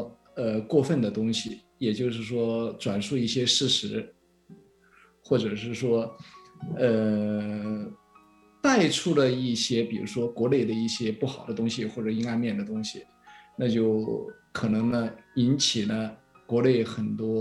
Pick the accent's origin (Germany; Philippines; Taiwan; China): China; born or raised there; now in United States